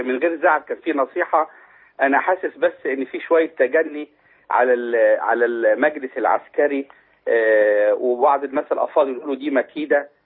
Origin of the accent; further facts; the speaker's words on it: Egypt; وانا مصري ومسلم.